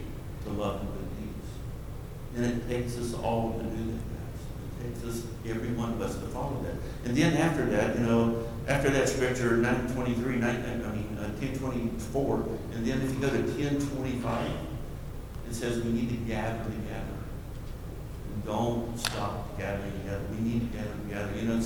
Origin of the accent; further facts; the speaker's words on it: West Virginia, United States; Because I grew up in West Virginia. I was a diesel mechanic.